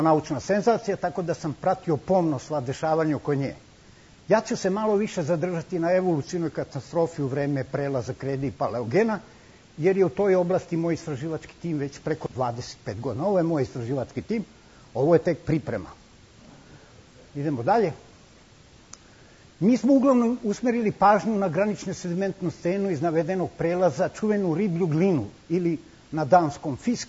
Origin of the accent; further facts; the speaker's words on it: Niš, Nišava District, Serbia; ja sam rođen Nišlija i ponosan sam na to.